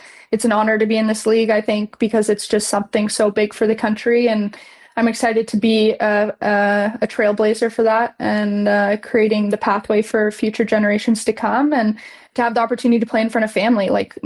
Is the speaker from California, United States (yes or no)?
yes; California, United States; So I was born in California. I went to school there, raised in California.